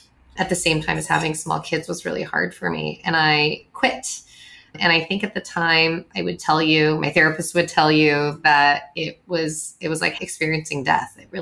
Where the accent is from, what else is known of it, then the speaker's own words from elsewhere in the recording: California, United States; also born or lived in Midwest; My parents immigrated from Taiwan. I was born in the Midwest and then grew up mostly in California.